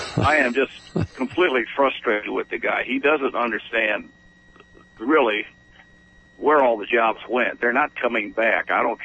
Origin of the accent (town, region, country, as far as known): Toledo, Ohio, United States